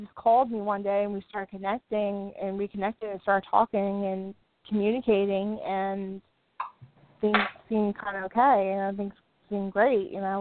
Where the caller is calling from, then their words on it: Indiana, United States; I'm good. I'm calling from Indiana, and my birthday is July 23rd, 1984.